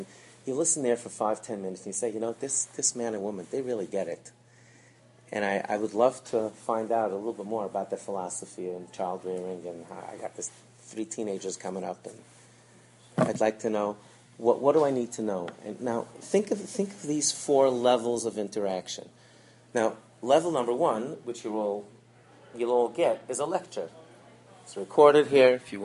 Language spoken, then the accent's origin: English; Belle Harbor, New York, United States; I grew up in Bell Harbor, for those who don't know.